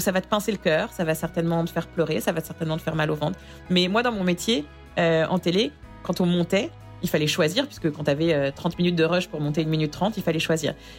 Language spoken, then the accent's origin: French; France; moved away as an adult; now in New York, United States; suis à New York, mariée et avec un petit garçon de 3 ans et demi et maman à plein temps alors que j'ai quitté la France en étant grand reporter pour les JT de TF1.